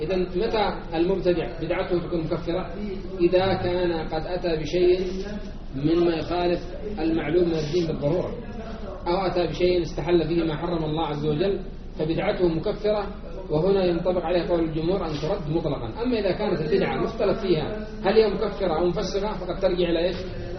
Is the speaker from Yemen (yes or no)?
yes; Yemen; وكما يعني تسمعون أن الموجودين خاصة عندنا في اليمن